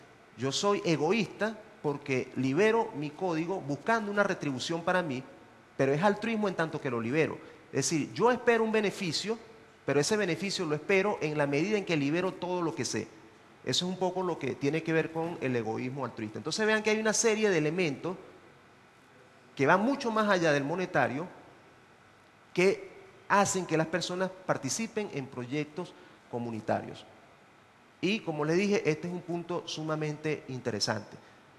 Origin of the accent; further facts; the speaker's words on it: Venezuela; En mi pueblo en Venezuela existe un dicho para eso.